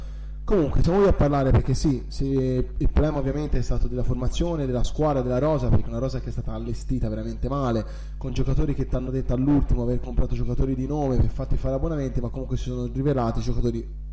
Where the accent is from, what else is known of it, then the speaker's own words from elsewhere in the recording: Rosignano, Tuscany, Italy; se siamo di Rosignano, cioè siamo provincia di Livorno